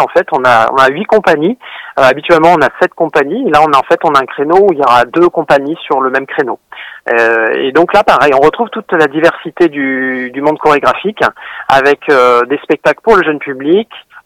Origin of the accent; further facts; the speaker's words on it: Avignon, Provence-Alpes-Côte d'Azur, France; born there; Moi, je suis né à Avignon.